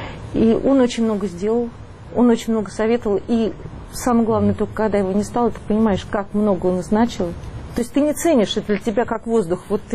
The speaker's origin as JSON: {"language": "Russian", "region": "Nizhny Novgorod Oblast", "country": "Russia", "said": "нижегородка, губернатором, то есть житель области"}